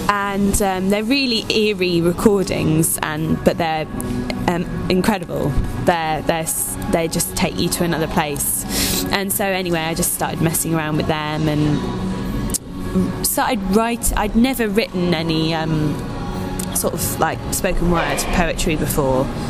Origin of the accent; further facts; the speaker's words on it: West Midlands, United Kingdom; because I'm from Warwickshire and I've just always loved it